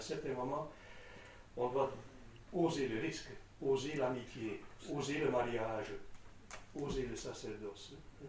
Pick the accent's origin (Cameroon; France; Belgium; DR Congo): Belgium; Voyons un peu le développement de certains partis politiques chez nous en Belgique